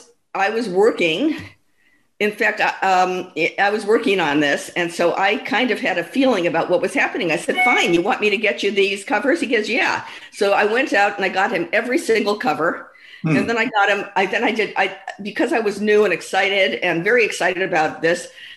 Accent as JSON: {"language": "English", "town": "Cleveland", "region": "Ohio", "country": "United States", "tie": "born or raised there", "said": "I grew up in Cleveland, Ohio, but then I moved to New York for college."}